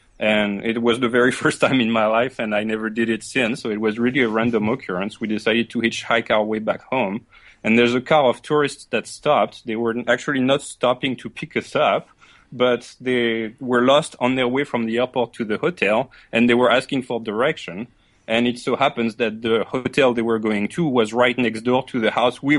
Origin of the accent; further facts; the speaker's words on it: Île-de-France, France; So I grew up very much in France. I was born in the suburb of Paris and grew up there with a very loving family.